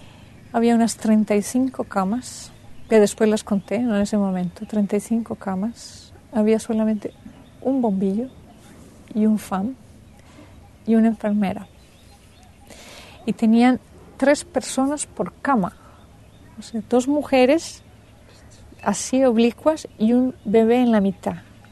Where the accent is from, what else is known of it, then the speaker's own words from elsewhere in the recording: Colombia; now in Auroville, India; Mi país de origen es Colombia, en Sudamérica, y llevo viviendo en Auroville 10 años.